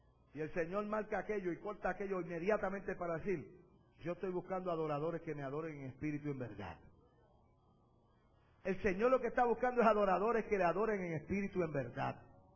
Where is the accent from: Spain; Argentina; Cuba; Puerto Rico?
Puerto Rico; a mí me parece que en mi país, en Puerto Rico